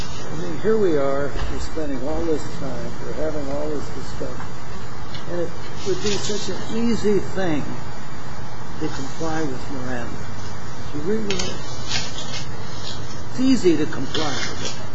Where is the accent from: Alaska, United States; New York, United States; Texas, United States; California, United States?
California, United States; Los Angeles; and I grew up in East L.A. So in Spanish, I understand.